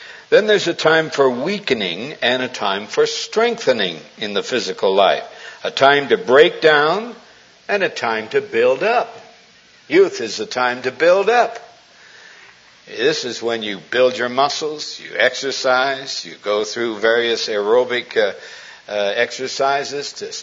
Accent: Montana, United States; now in California, United States; Because I grew up in Montana, where there's only two seasons, winter and August, and I've had enough of snow.

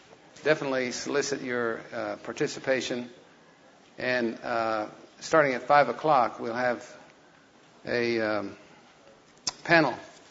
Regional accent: Chickasha, Oklahoma, United States; That's the way we whistle in Chickasha. I grew up in Chickasha. I learned how to whistle like that over there.

